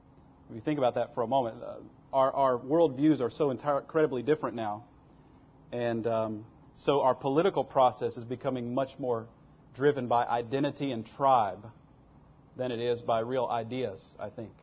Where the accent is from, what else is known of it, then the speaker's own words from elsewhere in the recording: Texas, United States; I'm from Texas, so. Did you know Texas was a country one time?